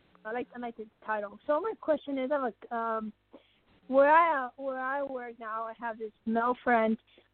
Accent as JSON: {"language": "English", "region": "Arizona", "country": "United States"}